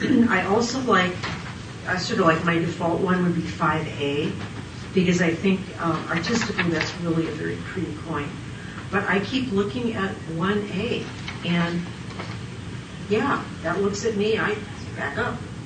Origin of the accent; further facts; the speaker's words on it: Minnesota, United States; I'm originally from Minnesota, and wolves were protected for a very long time.